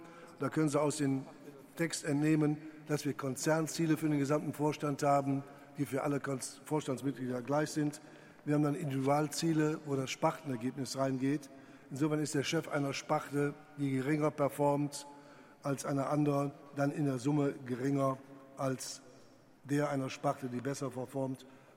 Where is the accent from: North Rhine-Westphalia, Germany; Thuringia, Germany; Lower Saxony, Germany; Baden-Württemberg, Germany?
North Rhine-Westphalia, Germany; Düsseldorf; Aber nichts gegen die Kölner, ne, sag ich als Düsseldorfer.